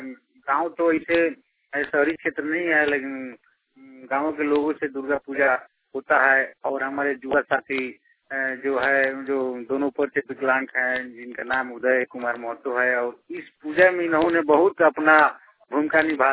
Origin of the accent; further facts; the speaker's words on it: Turgulia, Bihar, India; ग्राम पसरामपुर, post Murarpur, थाना तुरगुलिया, जिला पूर्वी चंपारण, मोतिहारी। मैं आईडिया क्लब मोतिहारी से बोल रहा हूँ।